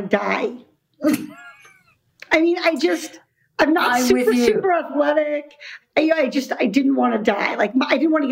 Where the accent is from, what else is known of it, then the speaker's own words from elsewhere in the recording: Iowa, United States; I grew up in Iowa, far from the ocean.